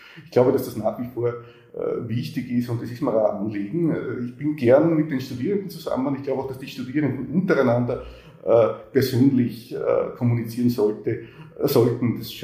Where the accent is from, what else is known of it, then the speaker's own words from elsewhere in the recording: Styria, Austria; hierher gekommen an die Montanuniversität zurück in meine Heimatstadt. Und ich lebe jetzt, ich weiß nicht, sind es 100 Meter oder 150 Meter entfernt von der Wohnung, wo ich als kleines Kind gelebt habe.